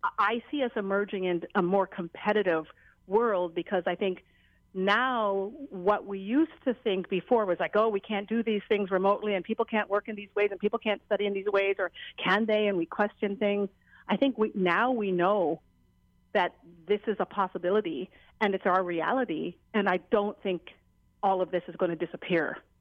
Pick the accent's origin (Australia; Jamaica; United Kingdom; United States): Jamaica; it resonates with me as a Jamaican